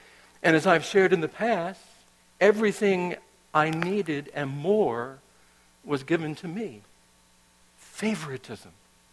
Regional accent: North Carolina, United States; When Elizabeth and I grew up in North Carolina, that was a few years ago, wasn't it, honey?

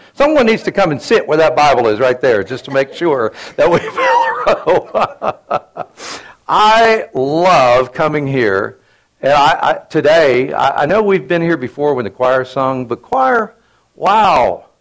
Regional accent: Florida, United States; So when I was a kid, I grew up in Florida.

